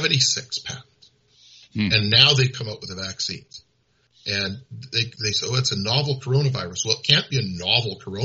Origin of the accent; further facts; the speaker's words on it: North Vancouver, British Columbia, Canada; I come from where you come from, Terrace. I grew up in Indian Arm up in North Vancouver, but up the Arm.